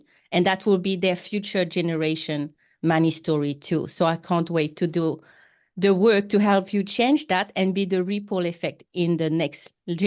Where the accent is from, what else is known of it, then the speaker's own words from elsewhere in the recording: Tahiti, French Polynesia; first language French; English is a second language; now in New Zealand; I come from a small island called Tahiti. So my first language is French. And I'm currently talking to you from New Zealand.